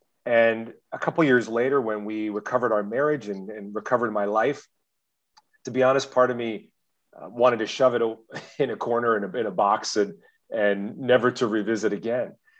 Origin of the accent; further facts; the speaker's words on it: San Diego, California, United States; from the United States, San Diego. I'm a father of two, been married 12 years